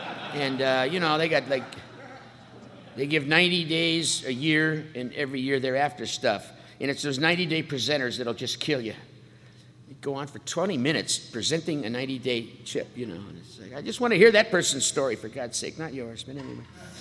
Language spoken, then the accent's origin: English; San Diego, California, United States; I thought, whoa, because I'm from San Diego, and we're real relaxed down there.